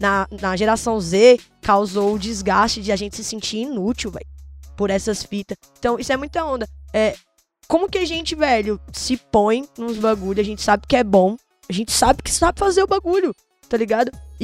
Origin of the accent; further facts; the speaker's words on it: Brasília, Federal District, Brazil; pra Brasília, pra tropa, eu sou de Brasília.